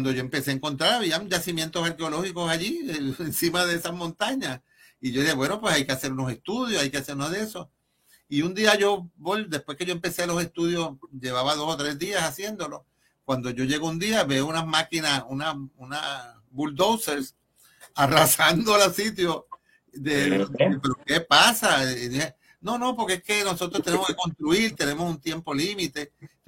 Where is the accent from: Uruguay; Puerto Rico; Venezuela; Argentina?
Puerto Rico; como los puertorriqueños, que somos satos y tenemos indios, africanos, de todo